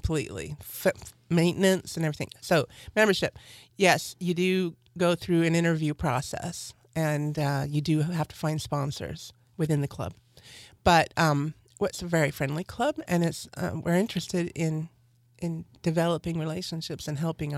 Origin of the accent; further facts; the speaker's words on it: Santa Barbara, California, United States; My boat is in Santa Barbara. So I'm from Santa Barbara